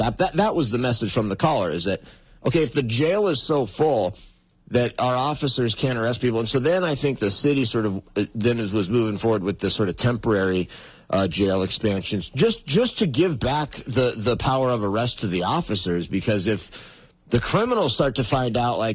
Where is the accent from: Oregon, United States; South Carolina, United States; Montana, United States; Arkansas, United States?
Montana, United States; now in Billings, United States; because I grew up over in the Gallatin Valley, you know, I grew up 15 miles, 20 miles from Bozeman. Now I live in Billings.